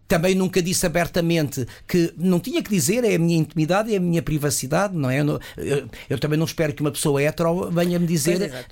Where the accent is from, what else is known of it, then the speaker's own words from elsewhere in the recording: Lisbon, Portugal; Que vai para Coimbra, nós somos de Lisboa.